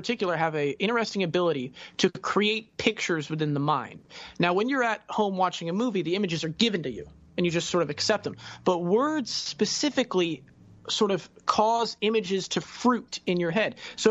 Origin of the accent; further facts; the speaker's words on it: Florida, United States; I am from Florida, which is sort of kind of a southern state.